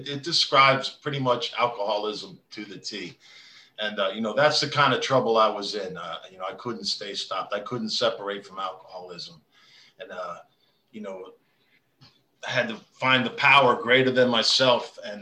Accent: West Millington, New Jersey, United States; now in Titusville, United States; I'm from Titusville, Florida, and originally from West Millington, New Jersey.

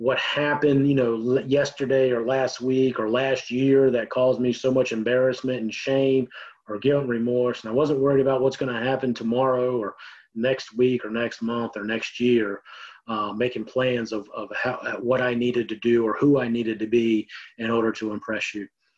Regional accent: Virginia Beach, Virginia, United States; I'd moved to a new neighborhood out in Virginia Beach, and I grew up out in Bayside and graduated from Bayside High School.

